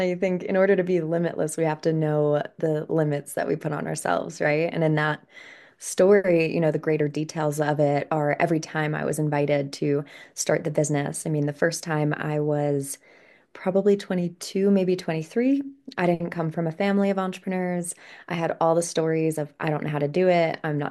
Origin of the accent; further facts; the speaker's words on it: New York, United States; I'm from New York originally, and I had this big idea of working in Manhattan in the publishing industry